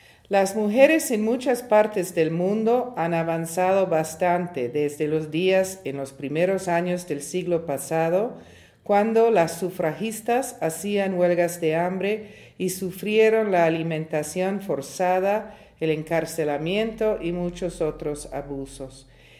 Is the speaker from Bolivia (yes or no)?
no; Italy; Spanish is a second language; En mi país, Italia, de joven era motivo de orgullo decir yo soy feminista